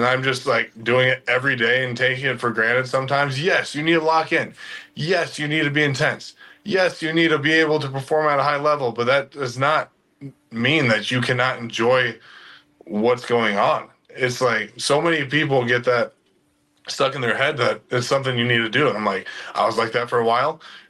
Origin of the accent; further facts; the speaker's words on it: Orion, Illinois, United States; Orion, Illinois, town of 1900 folks, just south of Moline, Illinois.